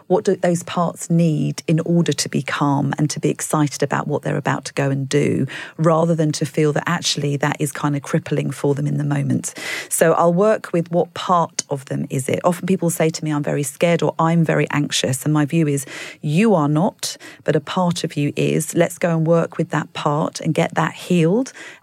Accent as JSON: {"language": "English", "town": "Gravesend", "region": "South East England", "country": "United Kingdom", "tie": "born or raised there", "said": "I grew up in Gravesend, which is not the most exciting of places."}